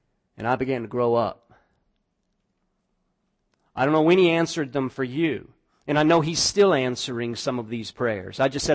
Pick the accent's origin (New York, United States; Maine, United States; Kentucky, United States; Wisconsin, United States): Kentucky, United States; doesn't matter if I'm from Kentucky.